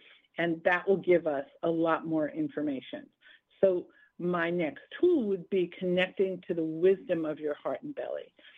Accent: New York City, New York, United States; now in Los Angeles, United States; I grew up in New York City, even though I live in L.A. now, and we learned to trust our gut on the mean streets of, you know, New York.

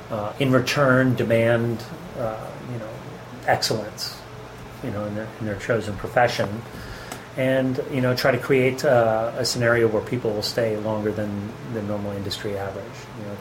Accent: Philadelphia, Pennsylvania, United States; born there; also born or lived in Texas / Houston / Tulsa / Nashville; I was born in Philadelphia. I was essentially an oil brat. I spent a lot of time moving around in various oil towns during the 70s, the boom years. I lived in Texas, Houston, and Tulsa, Oklahoma, Nashville, Tennessee, Atlanta, Georgia.

